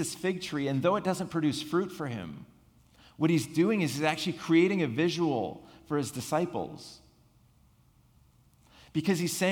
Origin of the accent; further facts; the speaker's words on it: Rocky Mountains, United States; like I grew up in the Rockies and the mountains were like right there all the time.